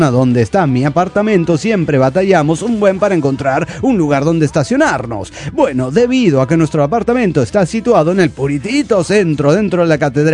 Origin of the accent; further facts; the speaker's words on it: Valparaíso, Zacatecas, Mexico; yo estaba en mi pueblo natal, Valparaíso, Zacatecas.